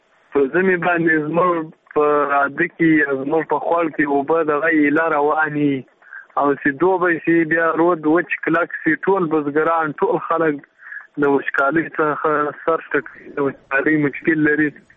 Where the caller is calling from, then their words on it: Zabul, Afghanistan; د زابل ولایت نه خبره درسره کوم.